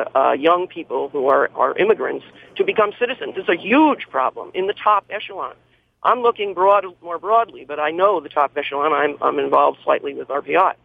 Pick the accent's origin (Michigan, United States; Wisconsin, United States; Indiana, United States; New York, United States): New York, United States; Albany; the Rensselaer Polytechnic Institute in Troy, which is across the river from my hometown, Albany